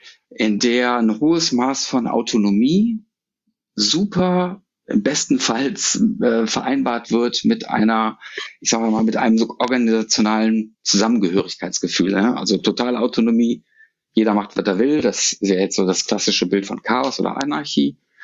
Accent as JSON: {"language": "German", "town": "Düsseldorf", "region": "North Rhine-Westphalia", "country": "Germany", "tie": "born or raised there"}